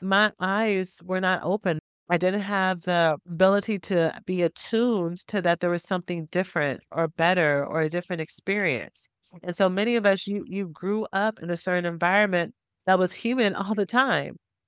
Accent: Houston, Texas, United States; But I was born and raised in Houston, Texas. It was everything that I knew.

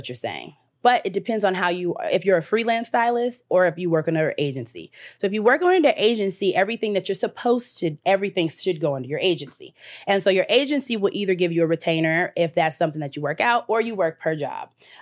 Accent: Los Angeles, California, United States; Born and raised in California, Los Angeles, California, Hollywood, West Hollywood, Beverly Hills. That was my spot.

